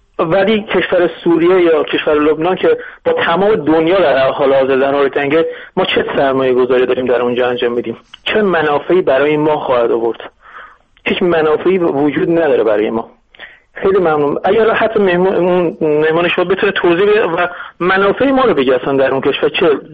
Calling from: England, United Kingdom; برای من از انگلستان هستم، از یکی از شهرهای خود انگلستان.

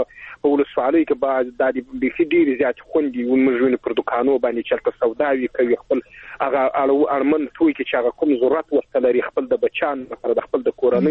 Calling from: Helmand, Afghanistan; تاسو اوریدونکو … د هلمند نه اړیکې نیولې ده.

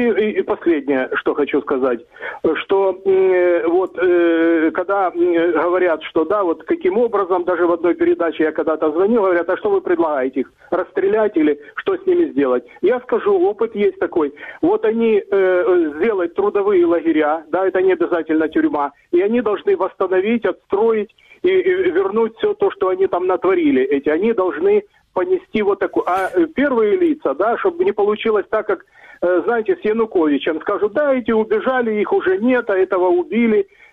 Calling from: Dnipro, Dnipropetrovsk Oblast, Ukraine; я звоню из города Днепр.

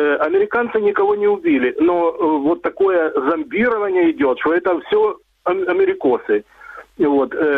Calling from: Dnipro, Dnipropetrovsk Oblast, Ukraine; город Днепр.

